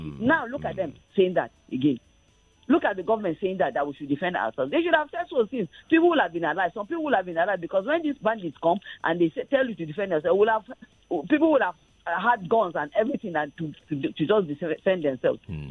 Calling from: Ikeja, Lagos, Nigeria; I'm calling from Ikeja.

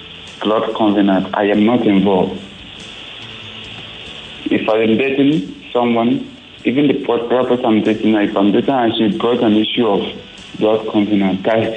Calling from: Ikorodu, Lagos, Nigeria; I'm calling from Ikorodu.

